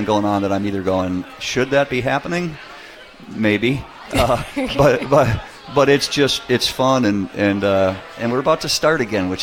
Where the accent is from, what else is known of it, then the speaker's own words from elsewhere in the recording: Boston, Massachusetts, United States; And I grew up in Boston going to Fenway my whole life, so I'm not just a homer.